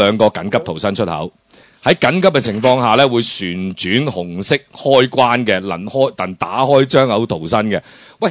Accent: Hong Kong; 我哋香港人最撚叻、最撚清楚呢樣嘢

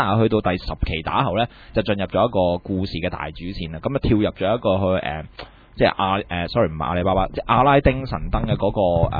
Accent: Hong Kong; 其實係因為我哋香港人，所以比較少聽啫

